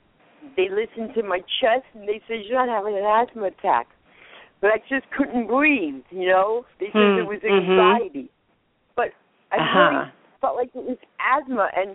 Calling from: California, United States; I'm calling from California.

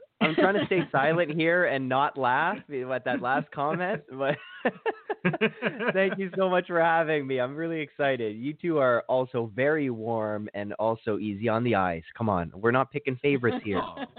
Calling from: Toronto, Ontario, Canada; I'm calling from Toronto

